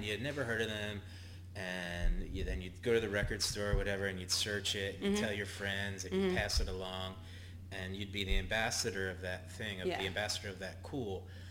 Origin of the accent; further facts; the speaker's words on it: Philadelphia, Pennsylvania, United States; I'm born and bred in Philadelphia.